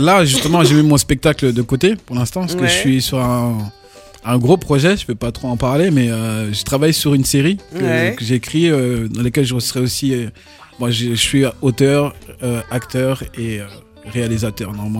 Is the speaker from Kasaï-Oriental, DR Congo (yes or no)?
yes; Mbuji-Mayi, Kasaï-Oriental, DR Congo; je viens de la RD Congo, de Mbujimaï, au Kasaï Oriental.